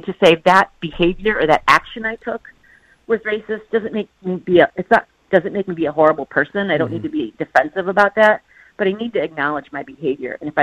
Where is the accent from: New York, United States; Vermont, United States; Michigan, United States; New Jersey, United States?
New York, United States; Fairport; I was raised in Fairport, and I went to private school